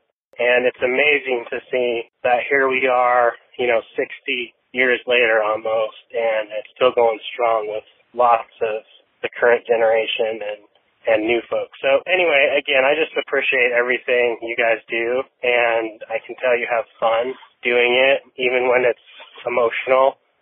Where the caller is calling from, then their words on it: Washington, United States; I'm calling from the Northwest, Washington State.